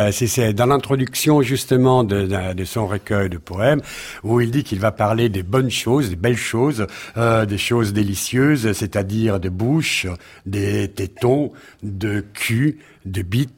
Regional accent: Venice, Veneto, Italy; French is a second language; La fondamenta del Ponte Longo, le Ponte Longo et les rios del Ponte Longo donnent, oui, entre le canal de la Giudecca et la lagune.

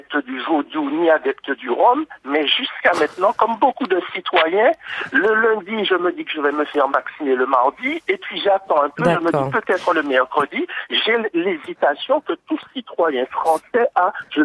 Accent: France; nous aussi nous sommes français

